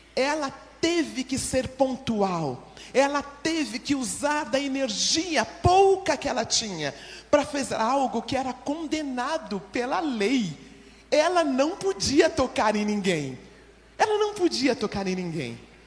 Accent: São Paulo, Brazil; E eu vim de São Paulo, não conhecia muito disto.

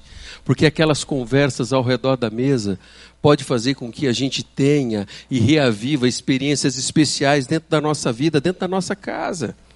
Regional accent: São Paulo, Brazil; Eu vim do interior de São Paulo, e eu me lembro da época em que no final do dia nós íamos para a varanda.

